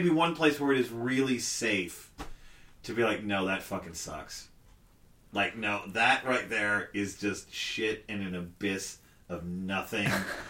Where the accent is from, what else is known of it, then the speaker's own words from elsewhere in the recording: New Jersey, United States; Because I grew up in Jersey, and he had choices.